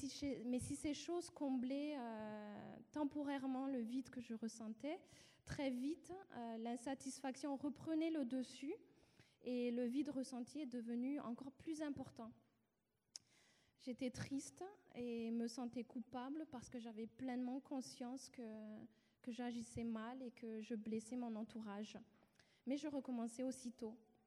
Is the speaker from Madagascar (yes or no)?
yes; Madagascar; born there; Je suis née à Madagascar, dans une fratrie de 5 enfants, dans l'ordre d'arrivée, troisième ex aequo, car j'ai une sœur jumelle. Et j'ai grandi donc dans une famille nombreuse.